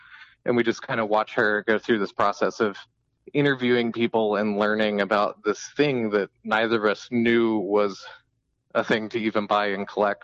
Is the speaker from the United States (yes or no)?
yes; Indiana, United States; I think for me, growing up in Indiana, it's going back to the like underrepresentation of Hoosiers in media.